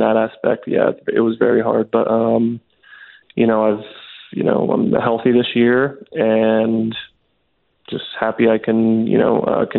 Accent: California, United States; I'm from Southern California, and we're in the state capital, but I've never been here before.

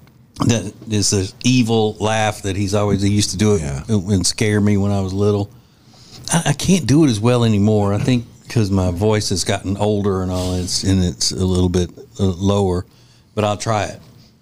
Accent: Winfield, Louisiana, United States; That's the way the people in my hometown of Winfield, Louisiana would say somebody's addicted.

